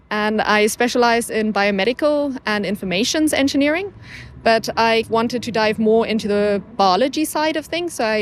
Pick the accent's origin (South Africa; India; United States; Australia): South Africa; also born or lived in Germany; Yes, I am from South Africa originally. That's why I also … which is the South African pronunciation instead of the German pronunciation.